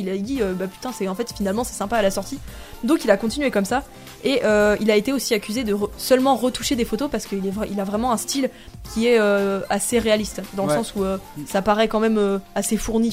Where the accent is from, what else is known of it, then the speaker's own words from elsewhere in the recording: United States; Ouais, je suis américaine.